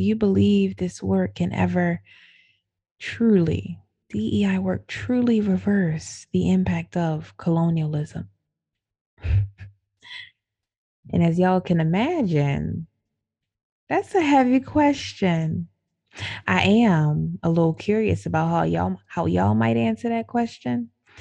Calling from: Baltimore, Maryland, United States; Y'all, I'm tuning in from the Baltimore, Maryland area

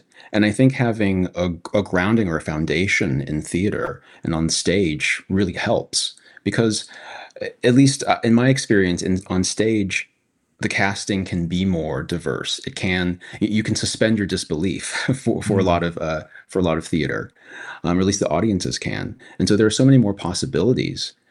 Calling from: Los Angeles, California, United States; Los Angeles.

